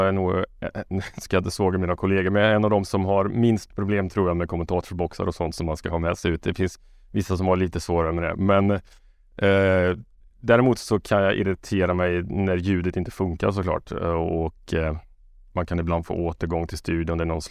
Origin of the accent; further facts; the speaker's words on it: Karlstad, Värmland, Sweden; Jag är från Karlstad, där är inte lokala fotbollen säkert stor heller.